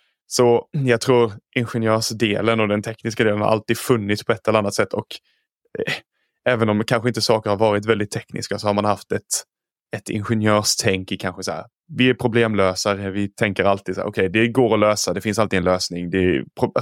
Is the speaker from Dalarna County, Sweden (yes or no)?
no; Bromölla, Skåne, Sweden; accent: Scanian; also born or lived in Gothenburg; Min dialekt brukar avslöja mig ganska fort. Jag är skåning i grund och botten, eller ja, på gränsen mellan Skåne och Blekinge, men uppväxt på skånska sidan. Men i en liten håla som heter Bromölla, ligger utanför Kristianstad, nordöstra Skåne. Så, därav min dialekt.